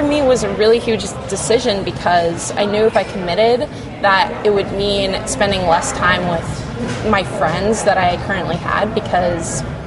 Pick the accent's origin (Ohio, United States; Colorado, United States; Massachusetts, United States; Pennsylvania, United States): Colorado, United States; Telluride; I'm from Southwest Colorado. I'm from Telluride. I'm also from outside of Durango, Colorado.